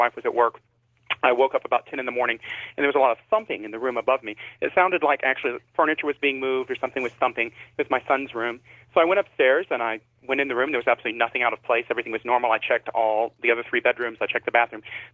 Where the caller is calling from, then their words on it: Texas, United States; I'm calling from West Texas. Thank you for taking my call.